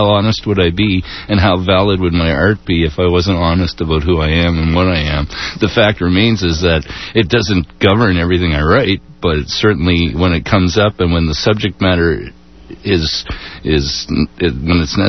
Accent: Canada; As a Canadian artist coming down to the States

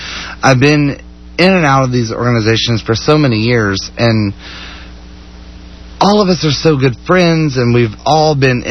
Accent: Deer Park, Texas, United States; also born or lived in Jewett; No, I was actually born and raised in Jewett, Texas.

